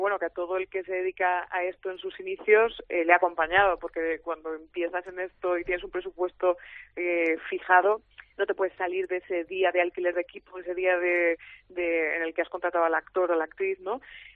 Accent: Aragon, Spain; porque es en Aragón, hace tiempo que no ruedo nada en mi tierra y estoy pues encantada de formar parte de esto.

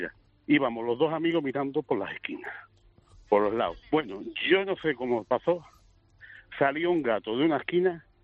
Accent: Marchena, Andalusia, Spain; yo soy cerca de donde es Naranjo, yo soy de Marchena.

